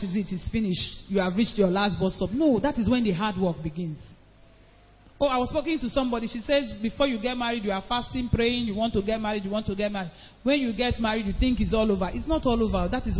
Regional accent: Edo, Nigeria; I'm not an Igbo woman. I'm from Edo State.

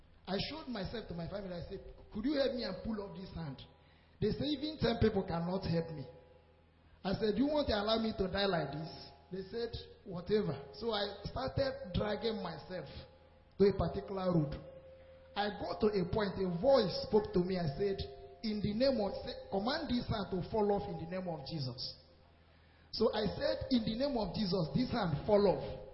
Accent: Abia, Nigeria; I'm from Abia State.

